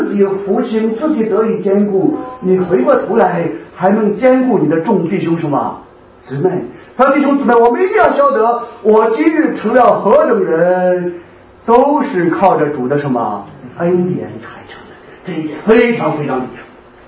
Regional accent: China; 我们中国人特别是我们大陆来的，

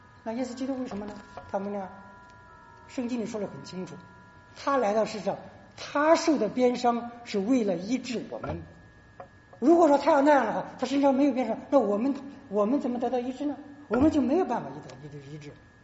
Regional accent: China; 我们从国内来的，我们都知道，实际上国内很大的差别

